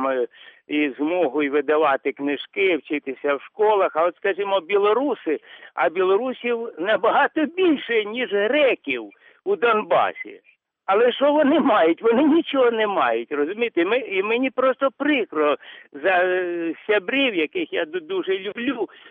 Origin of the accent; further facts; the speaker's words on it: Donbas, Ukraine; Десь в основному так. І я завжди, так би мовити, захищав, як типовий донбасівець